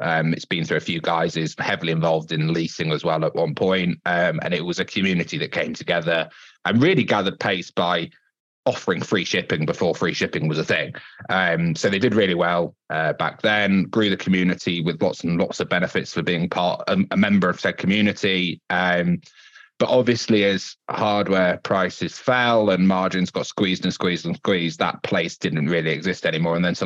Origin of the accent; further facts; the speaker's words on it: Ripon, Yorkshire and the Humber, United Kingdom; also born or lived in Thirsk; from a place called Ripon, which is known as the smallest city in the UK due to its cathedral. And we moved from Ripon to Thirsk, which is about 20 minutes down the road.